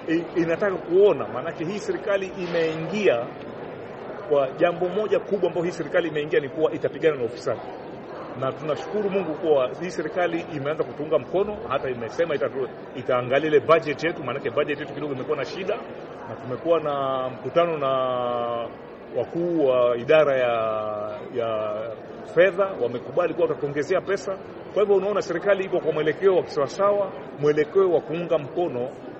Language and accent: Swahili; Kenya; Nafikiri kule kwetu Kenya mambo yanabadilika sana.